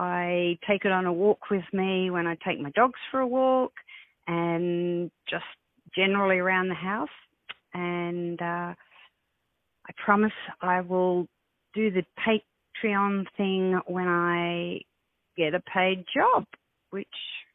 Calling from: Cairns, Queensland, Australia; I'm calling you from Cairns, West. Actually, I'm not in West Australia. I'm in Queensland.

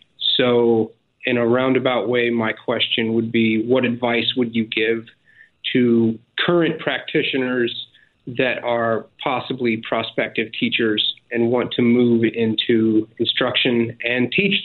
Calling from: Abu Dhabi, United Arab Emirates; I'm calling from Abu Dhabi in the UAE.

